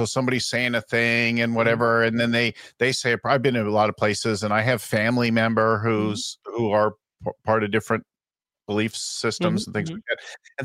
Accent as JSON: {"language": "English", "region": "California", "country": "United States", "said": "I'm like, listen, I'm from California."}